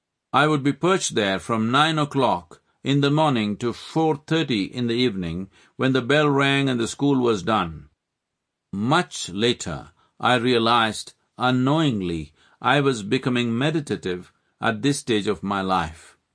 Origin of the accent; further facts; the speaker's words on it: Mysore, Karnataka, India; born there; I was born in Mysore, a pretty princely town in southern India, an erstwhile capital known for its palaces and gardens.